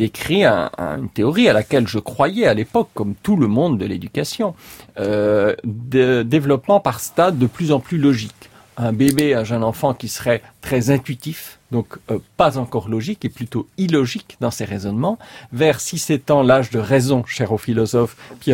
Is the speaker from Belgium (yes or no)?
yes; Belgium; Je suis belge d'origine